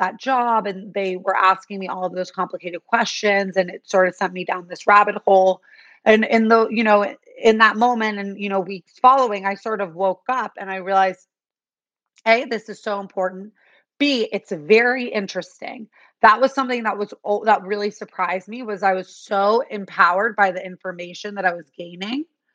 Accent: New York City, New York, United States; Because I grew up on the Upper East Side, I was around a lot of mostly dads who worked on Wall Street, including my own dad.

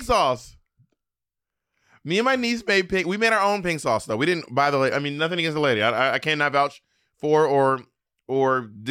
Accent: New York, United States; I'm from New York.

